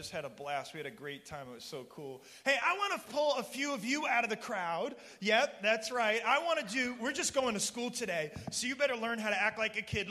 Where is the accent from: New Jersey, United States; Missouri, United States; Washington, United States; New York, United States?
New York, United States; Yeah. I'm originally from New York.